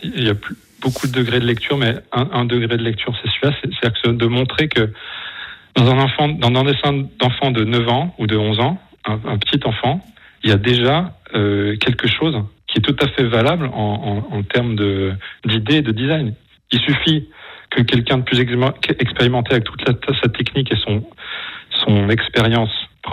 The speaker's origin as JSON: {"language": "French", "country": "France", "said": "Et moi, je suis français."}